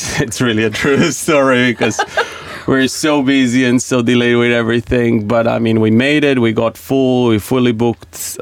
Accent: Portugal; and then I'm from Portugal

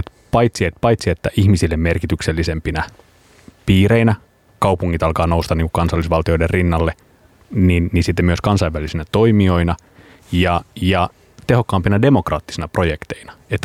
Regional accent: Porvoo, Uusimaa, Finland; Niin onkin, joo, mä oon porvoolainen.

